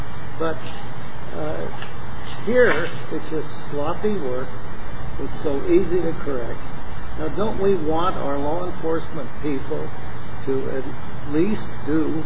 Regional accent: Los Angeles, California, United States; and I grew up in East L.A. So in Spanish, I understand.

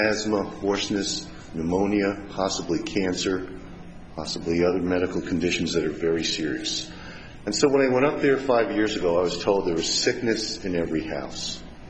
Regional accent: Billings, Montana, United States; I'm a lawyer from Billings, Montana.

